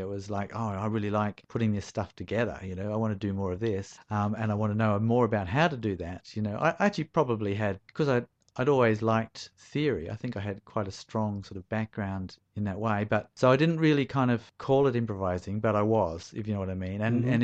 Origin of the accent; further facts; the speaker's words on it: Turramurra, New South Wales, Australia; I'm a North Shore boy myself. I grew up in Tarramurra.